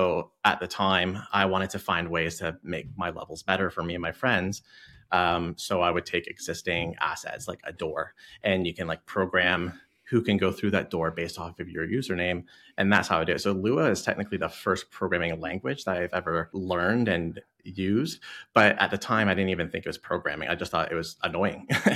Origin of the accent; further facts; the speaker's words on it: Canada; also born or lived in Scotland; So I am Canadian, like Canadian citizen. I was born in Scotland and then I moved here to Canada when I was, 5 years old. So you don't hear the accent.